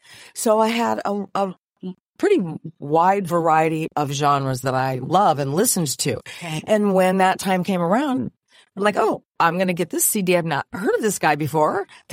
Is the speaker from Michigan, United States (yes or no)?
yes; Michigan, United States; I'm originally from Michigan, 60 years old.